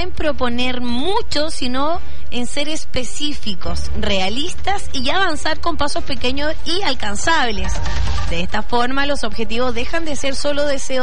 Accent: Chile; nosotros como buenos chilenos que somos y bien copuchentos

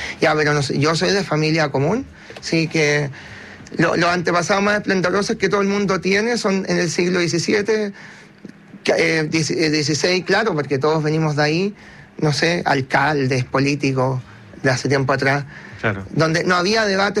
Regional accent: Chillán, Ñuble, Chile; Fui allá en Chillán, que yo soy de Chillán

